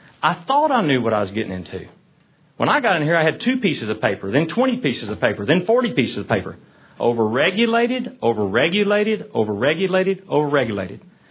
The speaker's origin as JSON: {"language": "English", "town": "Corpus Christi", "region": "Texas", "country": "United States", "said": "For the record … from Corpus Christi, Texas."}